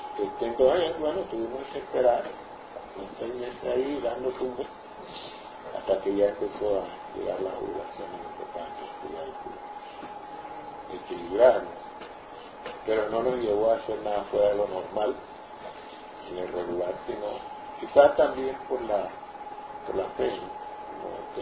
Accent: Panama; yo soy panameño, muy nacionalista y todo

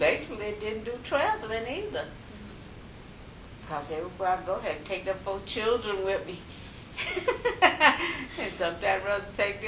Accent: Greenville, South Carolina, United States; during my childhood, our church had a fellowship with a church. We lived in Greenville, South Carolina, but we had a fellowship with a church in Asheville, North Carolina

